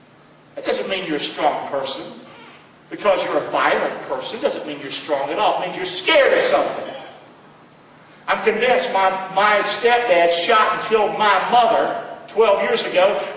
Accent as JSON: {"language": "English", "region": "the South", "country": "United States", "tie": "born or raised there", "said": "Because I was raised that way in the South."}